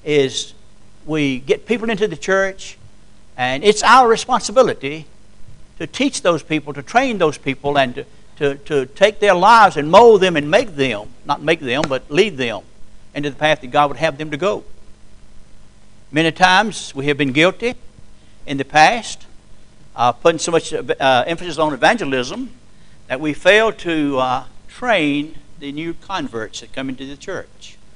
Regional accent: United States; I love our country. I love to stand here and say that I am an American, and I appreciate the fact that I was raised in a Christian home

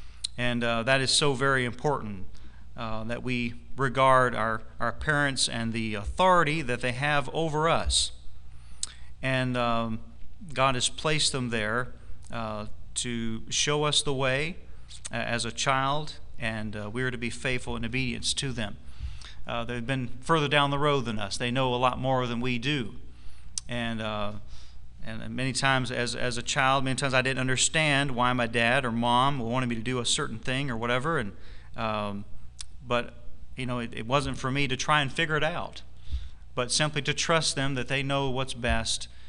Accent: Greenville, South Carolina, United States; that's where I grew up there in Greenville, South Carolina. My dad went to Bible college there.

